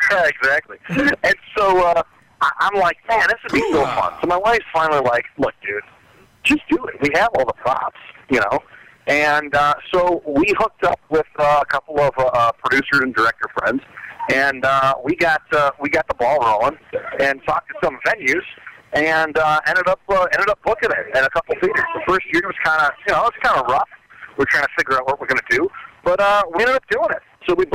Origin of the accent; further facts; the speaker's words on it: Detroit, Michigan, United States; also born or lived in Las Vegas; I lived in Vegas for about 12 years. I went there right outside of high school. I'm from Detroit originally.